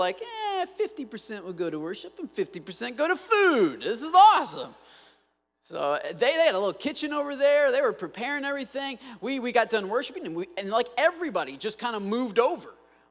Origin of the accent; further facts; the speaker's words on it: Michigan, United States; I'm from Michigan. We don't eat stuff like that. It's not how we roll.